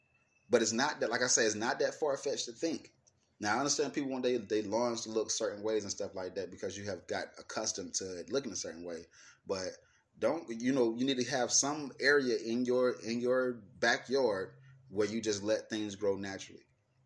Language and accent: English; Atlanta, Georgia, United States; because I grew up in Atlanta was fucking concrete jungle.